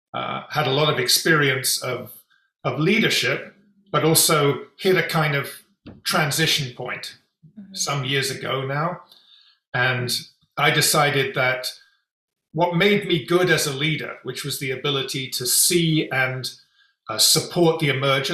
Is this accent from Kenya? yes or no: no; England, United Kingdom; I was brought up in England